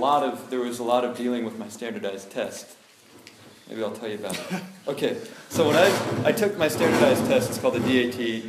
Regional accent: Portland, Oregon, United States; Okay, so what happened with me, I grew up in Portland, Oregon.

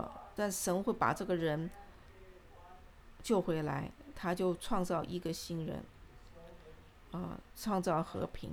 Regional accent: New York, United States; 我是从纽约来的

